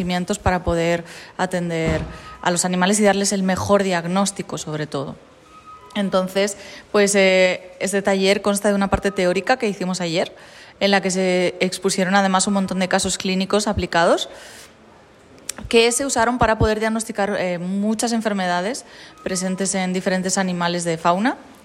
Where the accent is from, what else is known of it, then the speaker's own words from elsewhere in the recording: Spain; soy doctora, vengo desde España